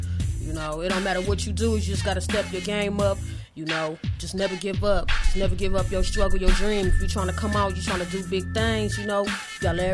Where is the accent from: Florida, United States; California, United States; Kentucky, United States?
California, United States; San Francisco; Yeah, I'm from Frisco. Born and raised in HP, Filmy, Maine. Represent West Point, Middle Point Road.